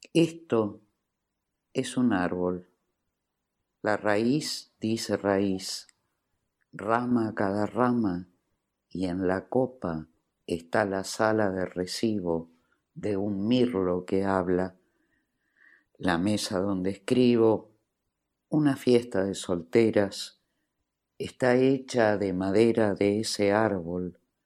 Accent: Rosario, Santa Fe, Argentina; born there; now in Buenos Aires, Argentina; soy poeta, soy traductora, nací en Rosario el 7 de octubre de 1951

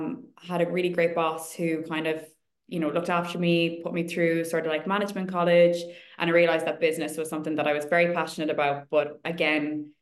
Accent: Tuam, Connacht, Ireland; moved away as an adult; now in London, United Kingdom; I'm 28 years old and I am from Galway, a little town called Tuam. Most people know it whenever I mention that that's where I'm from in Ireland, even though it's a tiny town. I've lived in London now for 6 years.

